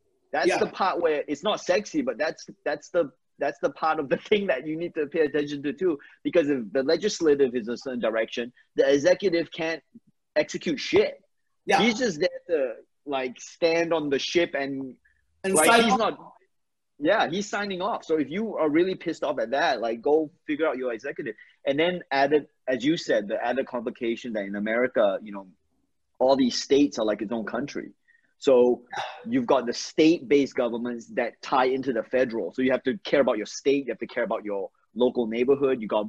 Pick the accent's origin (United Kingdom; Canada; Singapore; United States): Singapore; I grew up in Singapore